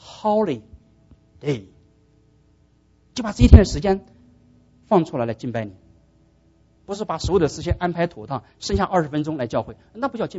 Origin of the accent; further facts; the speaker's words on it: China; 我们中国人比较保守，你知道吗？